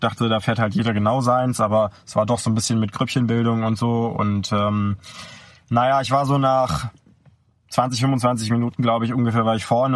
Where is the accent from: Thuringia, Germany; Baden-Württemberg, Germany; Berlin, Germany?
Berlin, Germany; moved away as an adult; now in Alps; Ich komme gebürtig aus Berlin. Hab dort auch die ersten 25 Jahre meines Lebens verbracht, die letzten 5 bis 6, also ich bin jetzt 31, eher in den Alpen.